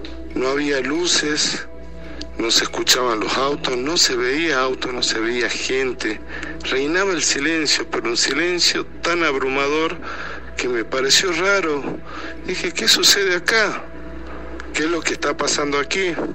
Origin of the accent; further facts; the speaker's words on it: Salta, Argentina; Soy de Salta, Argentina.